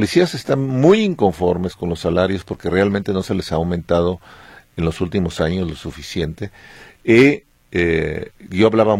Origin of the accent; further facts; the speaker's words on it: Guadalajara, Jalisco, Mexico; como tapatío nos falta tener ese amor a la ciudad